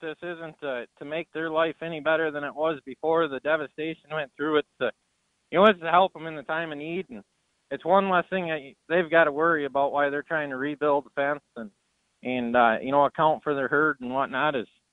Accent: Imlay City, Michigan, United States; So home base for us is eastern side of Michigan, where I'm from a little town called Emily City here. We're about an hour and a half kind of north of Detroit.

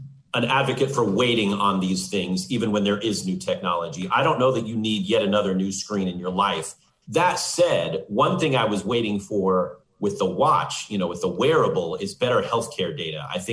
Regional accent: Oakland, California, United States; I am homegrown. I'm from Oakland, California, but no, I didn't start in Fresno.

